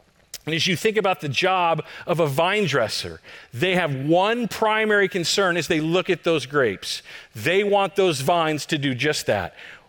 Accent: Texas, United States; I fully confess I'm a Texan. I thought grapes came from Save Mart before I moved here.

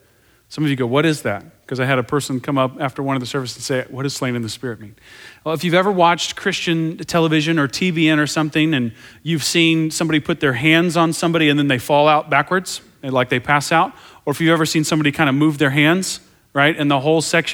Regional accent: Tulsa, Oklahoma, United States; I was raised in Tulsa, Oklahoma, a very charismatic place. I went to a Southern Baptist church.

